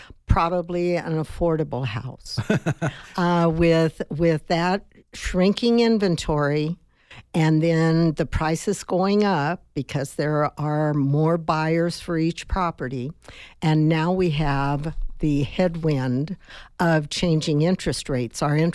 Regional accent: Tucson, Arizona, United States; since I was a little girl growing up in Tucson, and that's many, many years.

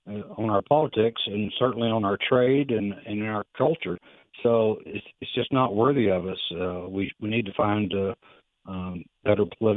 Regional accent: Texas, United States; I grew up in West Texas, and you couldn't build a freeway or operate a livestock production or even some of the oil fields back in the day without migrant labor of some kind.

